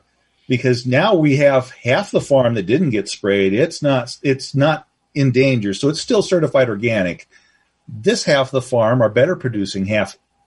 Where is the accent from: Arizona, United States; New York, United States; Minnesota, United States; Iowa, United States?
Iowa, United States; because I grew up in Iowa, and I was raised to believe that in Iowa, we're good neighbors and we take care of each other.